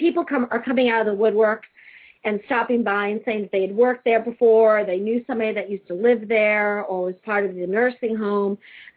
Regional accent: New Hampshire, United States; also born or lived in California; I mean, I'm from California, originally from New Hampshire, but California, and I had a group of 250 people out there in California

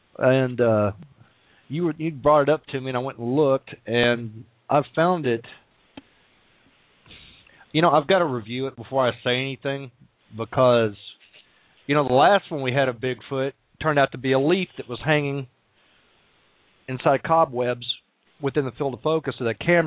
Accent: Arkansas, United States; I grew up in Arkansas, so it's, you know, undoubtedly I've been in the woods.

